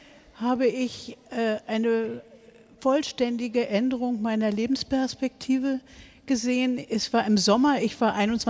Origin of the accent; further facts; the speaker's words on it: Berlin, Germany; Ich war Berlinerin, immer hier gelebt